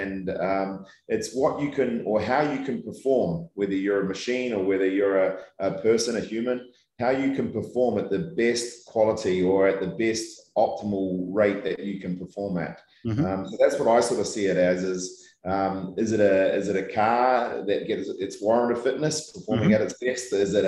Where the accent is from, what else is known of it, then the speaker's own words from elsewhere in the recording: New Zealand; I was brought up in New Zealand, and obviously in New Zealand, the biggest thing down there was everyone's very, very active.